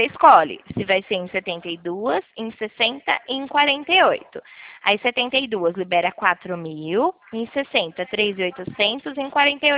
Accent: Nova Odessa, São Paulo, Brazil; Não, eu sou daqui do interior de São Paulo, da cidade de Nova Odessa.

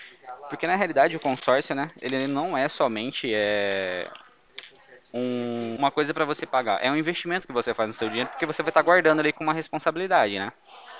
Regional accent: Mato Grosso, Brazil; não tenho mais o sotaque da minha família. Eu sou lá do Mato Grosso, então era meio puxado o sotaque.

